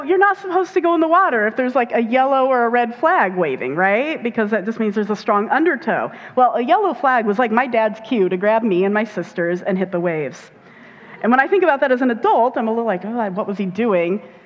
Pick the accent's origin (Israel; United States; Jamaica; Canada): United States; Indiana; When I was little, I grew up in Indiana.